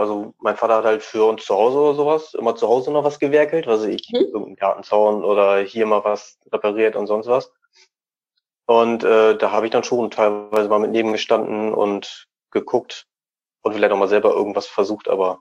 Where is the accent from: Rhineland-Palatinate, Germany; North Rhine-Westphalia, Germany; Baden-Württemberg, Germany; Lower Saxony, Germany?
Lower Saxony, Germany; Delmenhorst; born there; Also gebürtig komme ich aus Delmenhorst. Das ist dann wieder ein einzelnes Städtchen so in dieser Insel da drinne.